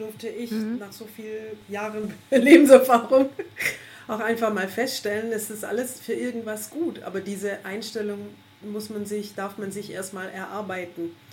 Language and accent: German; Baden-Württemberg, Germany; Und Ulm, muss man wissen, ich komme aus der Nähe, mitten im Schwabenland.